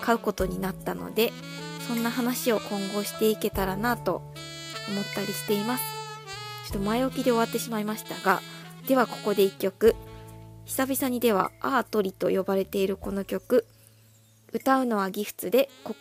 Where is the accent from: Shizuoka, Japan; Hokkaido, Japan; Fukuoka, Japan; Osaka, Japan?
Osaka, Japan; 私が生まれ育ったのは大阪の東の端、割と開けた住宅地で、自然に囲まれていたわけでもないのですが、